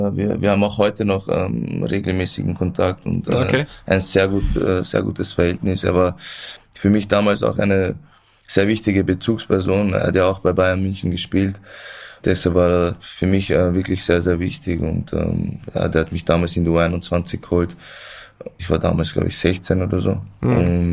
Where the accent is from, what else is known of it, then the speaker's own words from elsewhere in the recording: Vienna, Austria; ich bin in Wien geboren, da aufgewachsen und da schon wirklich sehr stolz für die österreichische Nationalmannschaft zu spielen.